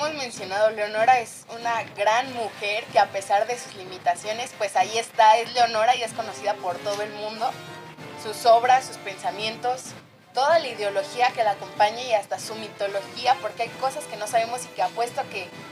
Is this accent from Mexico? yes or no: yes; Mexico; es como un gran orgullo para mí, como mexicana también.